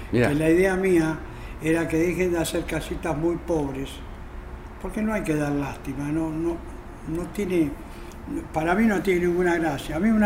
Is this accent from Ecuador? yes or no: no; Mataderos, Buenos Aires, Argentina; born there; No, yo nací en Mataderos. Ajá. Y vivo en la Ribera hace 60 años.